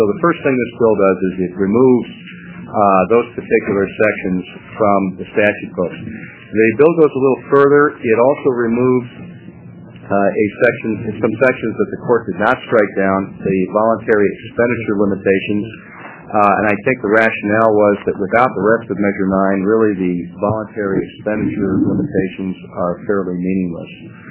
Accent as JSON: {"language": "English", "town": "Portland", "region": "Oregon", "country": "United States", "said": "I'm an attorney from Portland."}